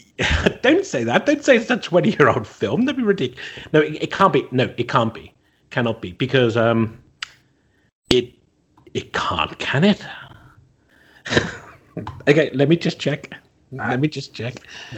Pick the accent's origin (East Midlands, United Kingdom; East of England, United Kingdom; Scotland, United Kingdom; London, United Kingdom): London, United Kingdom; from London.